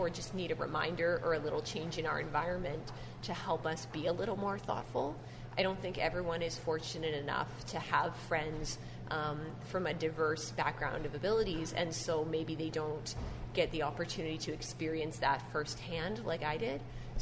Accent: Toronto, Ontario, Canada; now in Windsor, Canada; I grew up in Toronto

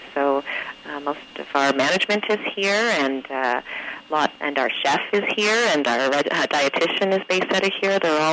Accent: Vancouver, British Columbia, Canada; Born and raised in Vancouver.

